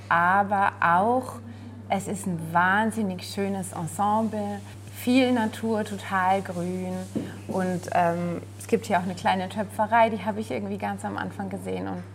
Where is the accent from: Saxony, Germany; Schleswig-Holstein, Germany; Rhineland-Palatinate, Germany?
Rhineland-Palatinate, Germany; Ich komme aus der Rheinebene, bei Speyer.